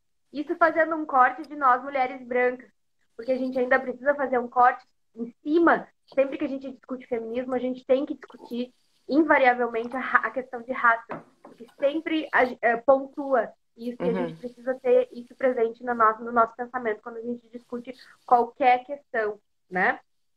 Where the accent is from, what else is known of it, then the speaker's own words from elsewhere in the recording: Brazil; a necessidade que nós brasileiros temos de nos reconhecer enquanto latino-americanos